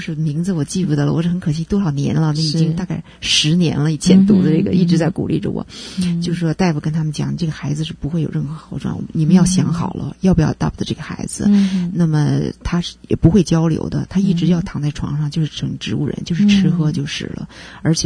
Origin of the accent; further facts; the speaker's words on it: China; 很多中国人的，特别是我们中国人了